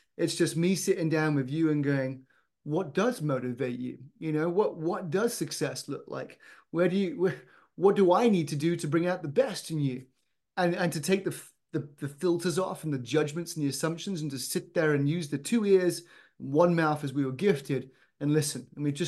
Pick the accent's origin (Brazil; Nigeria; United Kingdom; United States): United Kingdom; Don't assume just because I'm British, I've got bad teeth.